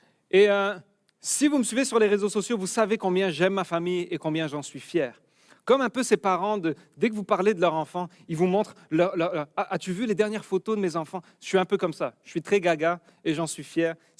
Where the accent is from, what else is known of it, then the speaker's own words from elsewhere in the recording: France; now in Quebec, Canada; ça fait 12 ans maintenant qu'on a quitté la France pour venir au Québec.